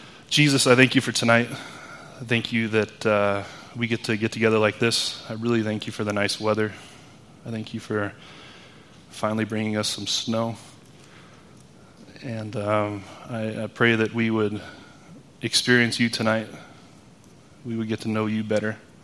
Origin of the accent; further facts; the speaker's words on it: United States; moved away as an adult; now in Norway; I am not from Norway. I'm almost 38-year-old guy from the U.S. I've been living in Norway for about 8 years now